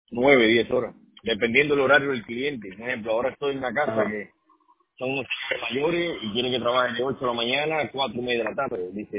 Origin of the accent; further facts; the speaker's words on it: Cuba; Y bueno, de nacer nací en Cuba, soy cubano.